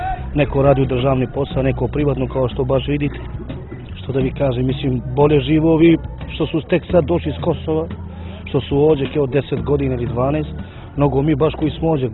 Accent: Montenegro; born there; Ja sam rođen u Crnoj Gori, ja sam državljanin Crne Gore

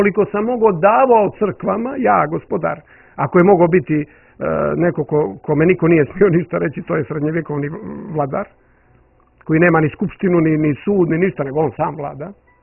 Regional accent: Montenegro; Za one tekovine koju mi kao Crnogorci ovdje imamo.

